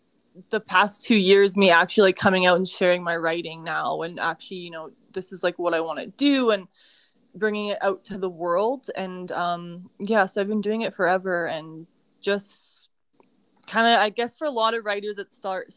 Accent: Toronto, Ontario, Canada; Yeah, I am Canadian. I'm a Canadian girl born and raised. I was raised most of my life in Ontario.

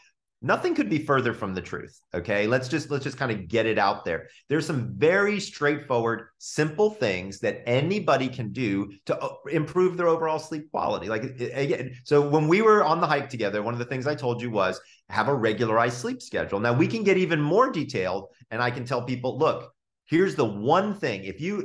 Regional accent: Sandy Springs, Georgia, United States; I'm from Sandy Springs, Georgia. So it was like old home week for me, right?

